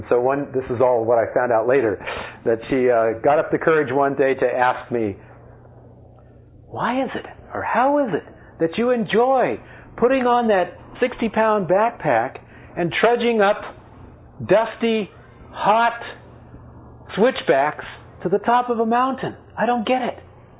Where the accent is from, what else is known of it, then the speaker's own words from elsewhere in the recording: California, United States; I am a Californian who hailed from Southern California